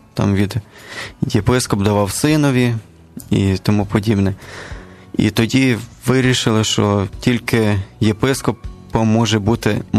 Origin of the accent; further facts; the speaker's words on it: Ternopil, Ternopil Oblast, Ukraine; Сам з Тернополя я є.